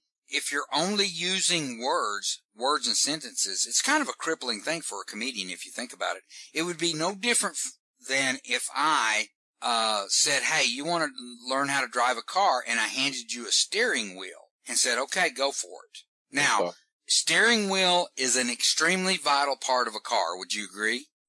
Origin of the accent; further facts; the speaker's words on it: Texas, United States; Oh, I'm originally from Texas, so, you know, I can make fun of that.